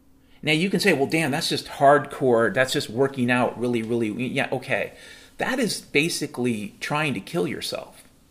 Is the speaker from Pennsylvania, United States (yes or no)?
no; Mount Vernon, Washington, United States; I grew up in Mount Vernon, Washington, I actually grew up, the second house we lived on was on Little Mountain, not far from Big Lake.